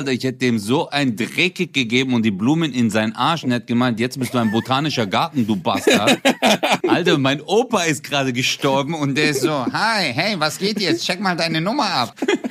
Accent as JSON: {"language": "German", "town": "Hausen", "country": "Germany", "tie": "born or raised there", "said": "ich bin ja in Hausen groß geworden, davor in Zatzenhausen, und wir haben ja zu fünft in einer Einzimmerwohnung gelebt, Bro."}